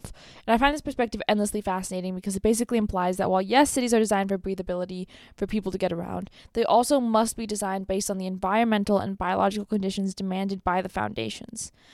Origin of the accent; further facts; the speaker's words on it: Los Angeles, California, United States; I grew up in Los Angeles, which is a 1. My family now lives outside of LaFarge, which is a 10.